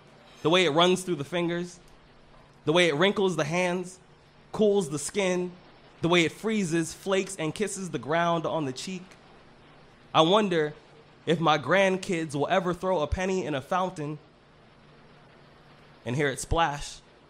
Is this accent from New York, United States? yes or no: no; California, United States; I'm born and raised in California, and here, our models and our rivers look like they're both on the same diet.